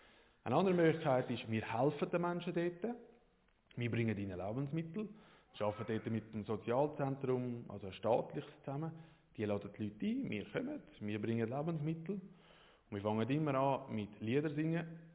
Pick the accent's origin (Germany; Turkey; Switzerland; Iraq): Switzerland; now in Israel; Wir sind alle Schweizer, die Heim reden mir Schweizerdeutsch, ich rede Schweizerdeutsch mit meinen Buben, da läuft alles auf Schweizerdeutsch.